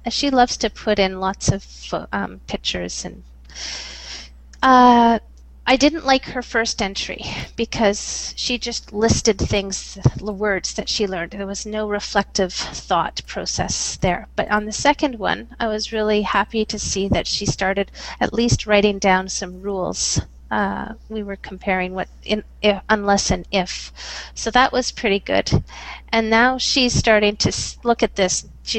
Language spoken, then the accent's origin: English; Canada; Like as a Canadian, I'm much more individualistic.